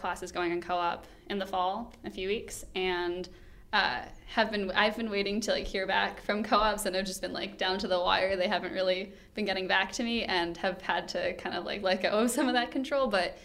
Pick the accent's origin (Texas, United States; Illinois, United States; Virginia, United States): Virginia, United States; Alexandria; I'm from Alexandria, Virginia, which is right outside DC.